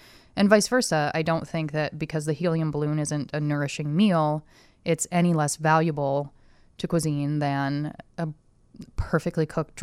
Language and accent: English; Seattle, Washington, United States; Yeah, I am from Seattle.